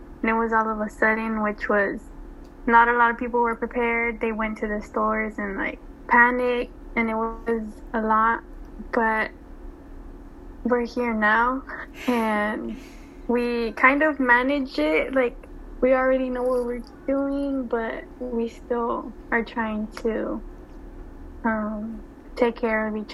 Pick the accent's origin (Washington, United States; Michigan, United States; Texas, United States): Texas, United States; San Antonio; I am from San Antonio, Texas.